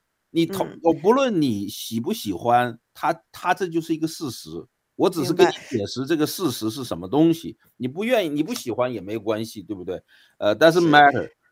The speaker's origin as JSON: {"language": "Chinese", "country": "United States", "said": "我是美国人啊，我讲的就是美国的事情"}